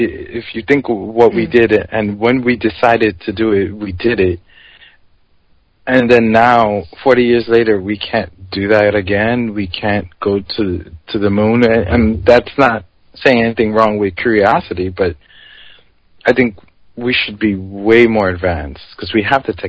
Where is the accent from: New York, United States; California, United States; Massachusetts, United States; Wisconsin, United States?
New York, United States; New York City; And growing up in New York City, and I give lots of thanks to this because it really opened my eyes to many different things.